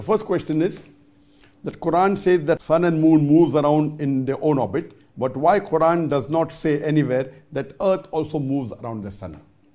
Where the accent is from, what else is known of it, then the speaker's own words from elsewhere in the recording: Chattogram, Chittagong Division, Bangladesh; from Chattogram, Bangladesh.